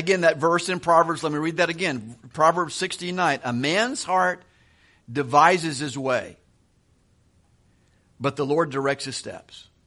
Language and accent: English; Atlanta, Georgia, United States; also born or lived in Macon; I'm reminded in my life, you know, coming up from Macon. I grew up in Atlanta. My wife and I got married out of college. We lived in Macon.